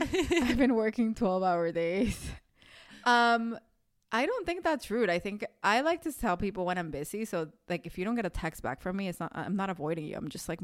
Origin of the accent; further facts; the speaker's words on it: Miami, Florida, United States; also born or lived in New York; now in France; I mean, I grew up in Miami, yep. New York, and now here.